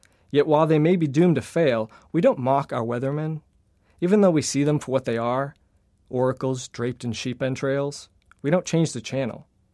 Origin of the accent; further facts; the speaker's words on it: Massachusetts, United States; So I grew up on the South Shore. I moved away for a while and then moved back.